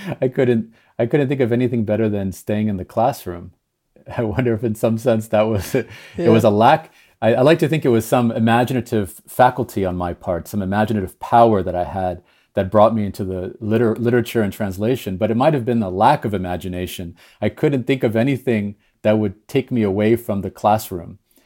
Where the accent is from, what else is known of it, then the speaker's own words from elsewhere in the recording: Miami Beach, Florida, United States; So I grew up in Miami Beach in the United States, an absurd place to grow up. A ridiculous place to grow up. My parents are Brazilian immigrants